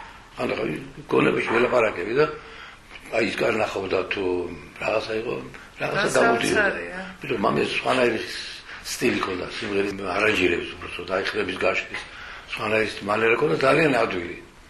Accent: Imereti, Georgia; იმიტომ რომ იმერელი ვარ და ვალდებული ვარ

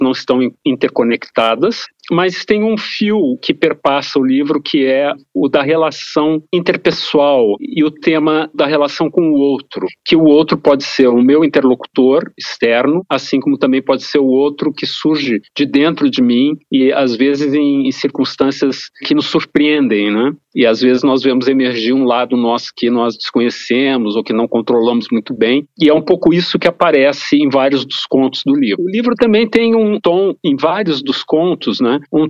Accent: Porto Alegre, Rio Grande do Sul, Brazil; Porque eu comecei a escrever fazendo poesia lá atrás, na minha adolescência, lá em Porto Alegre.

